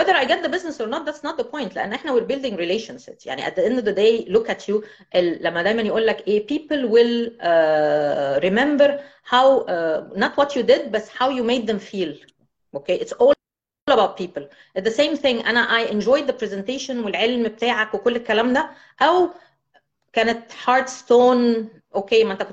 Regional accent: Egypt; وبالذات ان انا لوكال من مصر، عرفت هم غالبا مشاكلهم ايه

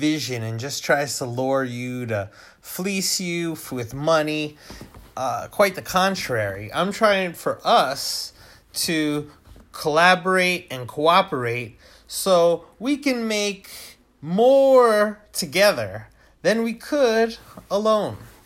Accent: New York, United States; I am from New York. I am from upstate New York, Sullivan County, home of the original Woodstock site. All right, I was raised as like a hippie

